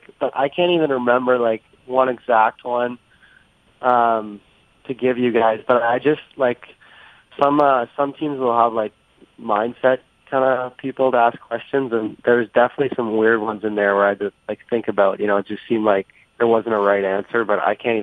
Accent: Ottawa, Ontario, Canada; like you said about growing up in Ottawa, I was a Sens fan and loved watching the Sens.

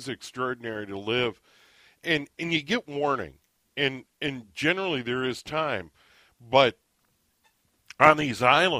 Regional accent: Midwest, United States; born or raised there

